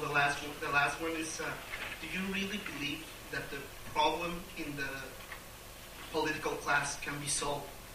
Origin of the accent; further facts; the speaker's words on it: Puebla, Mexico; I'm from Puebla.